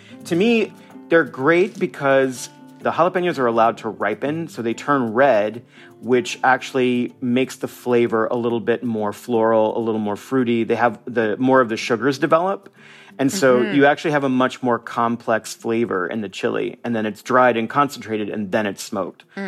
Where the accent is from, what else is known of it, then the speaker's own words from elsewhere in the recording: United States; you know, I'm a Mexican-American. I am an American.